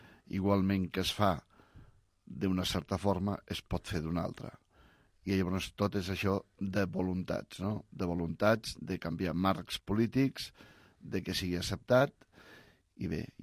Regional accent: Catalonia, Spain; des del punt de vista ciutadà de Catalunya, que sóc català, ciutat de peu

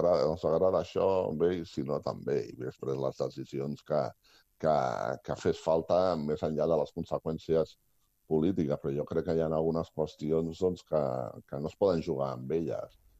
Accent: Catalonia, Spain; jo soc català, no?

